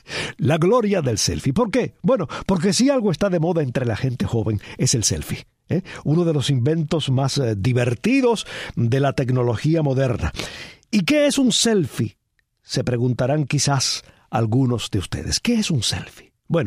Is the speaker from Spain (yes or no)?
no; Cuba; conociendo el estado en que se encuentra Cuba y en el que se encuentra mi pueblo, pues me siento en el deber de solidarizarme con mis coterráneos